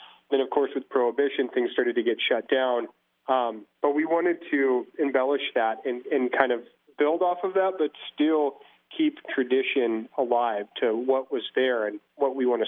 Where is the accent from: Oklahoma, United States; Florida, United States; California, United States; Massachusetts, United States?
California, United States; Napa; I was one of the fortunate people to be born and raised in Napa.